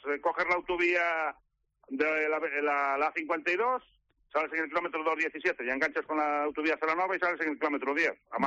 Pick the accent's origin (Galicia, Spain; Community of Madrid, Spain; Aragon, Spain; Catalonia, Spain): Galicia, Spain; Celanova; Porque yo soy de Celanova